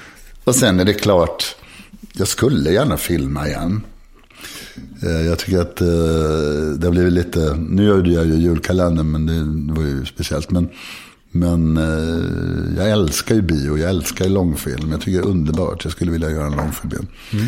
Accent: Karlstad, Värmland, Sweden; jag kom ju från Karlstad då i tonåren.

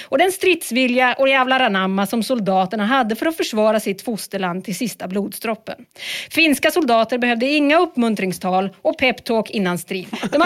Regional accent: Sweden; Vi är ju ändå svenskar, menar jag.

